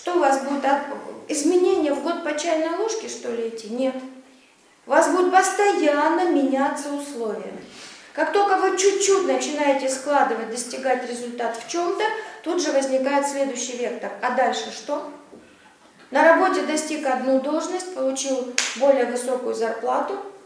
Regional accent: Krasnodar Krai, Russia; now in Moscow, Russia; Я вам с Кубани в Москву проехала 1500 километров.

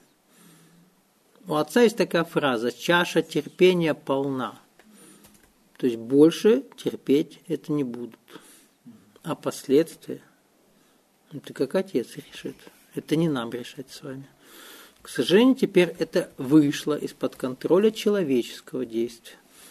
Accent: Russia; Я подчеркиваю, я говорю не как россиянин, а с точки зрения всей планеты.

